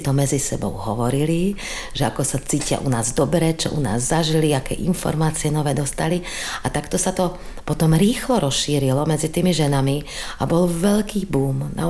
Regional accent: Bratislava, Bratislava Region, Slovakia; born there; ja som sa narodila v Československu, na Slovensku v Bratislave.

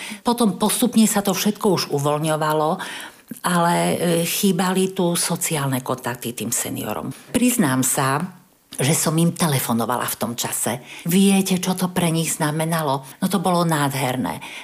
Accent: Michalovce, Košice Region, Slovakia; moved away as an adult; now in Prague, Czech Republic; Ja pochádzam z východného Slovenska, som rodáčkou z Michaloviec, od krásnej zemplínskej Šíravy.

